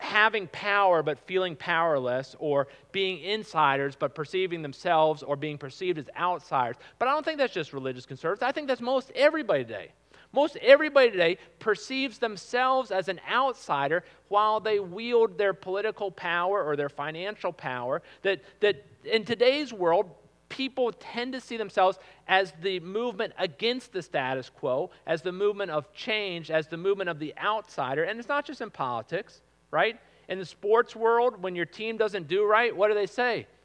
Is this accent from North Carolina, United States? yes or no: no; Arlington, Virginia, United States; I grew up in Arlington, so came in when I was about in middle school.